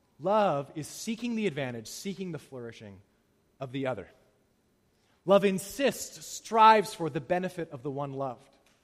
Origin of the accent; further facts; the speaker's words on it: Canada; I felt good about that one because I'm Canadian. I'm not rude.